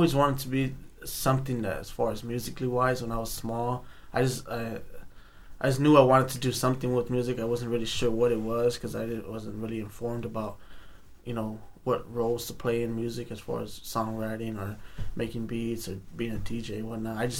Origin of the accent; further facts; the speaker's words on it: Compton, California, United States; also born or lived in Paramount; I grew up in Compton until I was close to 18 years old, and then I moved to the Bay Area.